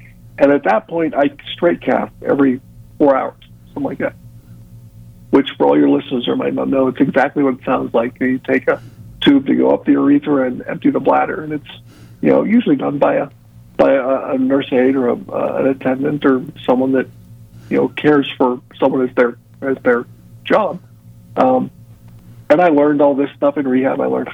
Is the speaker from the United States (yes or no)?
yes; Pennsylvania, United States; I'm from Pennsylvania, so they shipped me the whole way down to a really high-end spinal cord rehab center